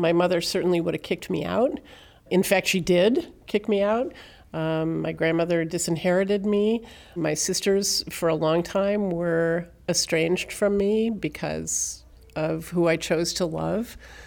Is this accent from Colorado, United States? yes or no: no; Paw Paw, Michigan, United States; promptly went back to my hometown in Pawpaw and open a post office box